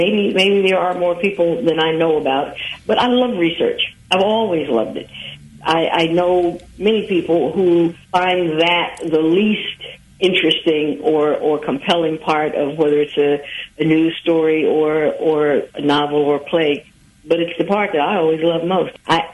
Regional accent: Atlanta, Georgia, United States; She was a librarian at Spelman College in Atlanta, which is my hometown.

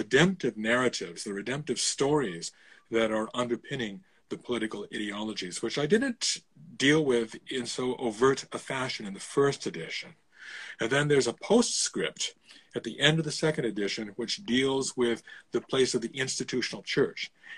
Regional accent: Illinois, United States; born there; I'm American by birth. I was born just outside of Chicago, and I grew up in a very politically minded household.

